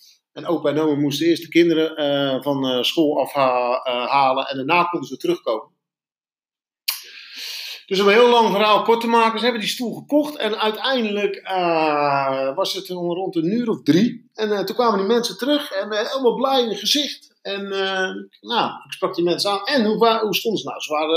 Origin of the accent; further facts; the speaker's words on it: Ridderkerk, South Holland, Netherlands; Ik werk zelf in Delft. En ik kom zelf uit Ridderkerk.